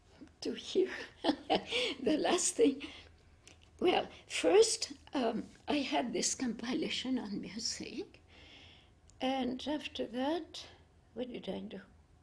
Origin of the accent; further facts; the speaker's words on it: Cambodia; also born or lived in Vietnam; during the war, my father was in the French civil service, and I was raised in Cambodia and Vietnam.